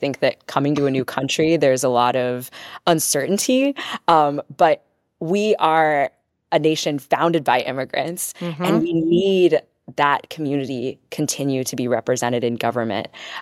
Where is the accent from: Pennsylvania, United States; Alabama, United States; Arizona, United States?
Pennsylvania, United States; Bethlehem; I am a hometown kid through and through. And growing up in Bethlehem, Pennsylvania was the most impactful life experience